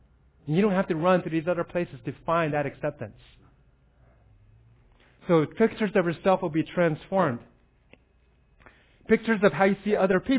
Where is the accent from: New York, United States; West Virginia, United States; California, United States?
California, United States; San Francisco; I grew up in San Francisco.